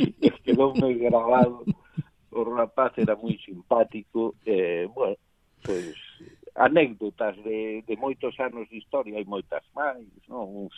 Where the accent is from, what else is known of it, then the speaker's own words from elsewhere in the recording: Ferrol, Galicia, Spain; Son de Ferrol.